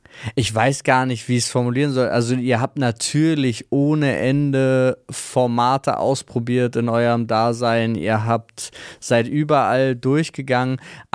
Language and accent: German; Berlin, Germany; born there; Ich bin in Wilmersdorf geboren.